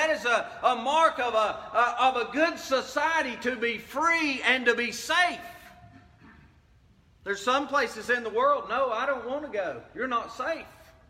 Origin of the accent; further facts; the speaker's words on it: United States; I want to say, as an American, there's some things that are ours, uniquely as a nation